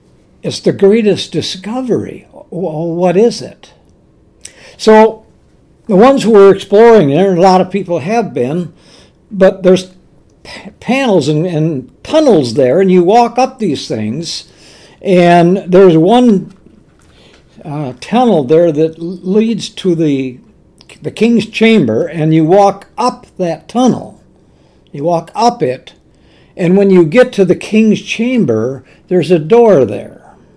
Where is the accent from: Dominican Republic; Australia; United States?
United States; La Crosse, Wisconsin; I grew up in La Crosse, and it's one city